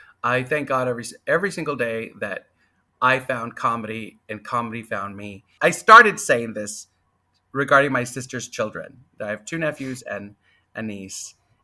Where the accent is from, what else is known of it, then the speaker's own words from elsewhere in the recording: San Antonio, Texas, United States; also born or lived in Kentucky / Colorado; I was raised mostly in San Antonio. When my father was traveling, I did live a little while in Kentucky. I did live a little while in Colorado and these bases that they had.